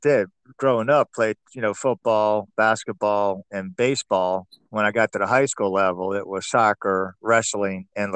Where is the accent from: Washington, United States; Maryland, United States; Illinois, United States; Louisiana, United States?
Maryland, United States; Laurel; Yeah, I grew up in Laurel, Maryland. I ended up going to Meade High School, but grew up in what was called Maryland City